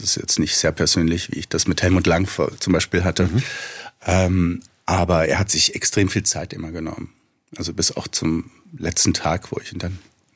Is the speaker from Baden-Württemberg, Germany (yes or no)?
yes; Baden-Württemberg, Germany; der Schwarzwald ist ja wunderschön, also und eben meine Heimat.